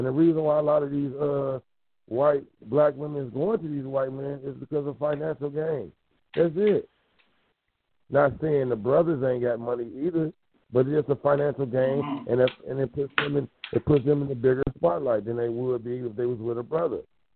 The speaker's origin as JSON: {"language": "English", "town": "San Francisco", "region": "California", "country": "United States", "tie": "born or raised there", "said": "You know, now I'm from San Francisco, and I grew up in a white neighborhood."}